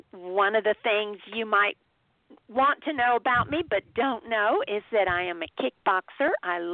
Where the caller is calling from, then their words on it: Phoenix, Arizona, United States; That's a little bit about me, and I'm calling from Phoenix, Arizona. Gorgeous weather here.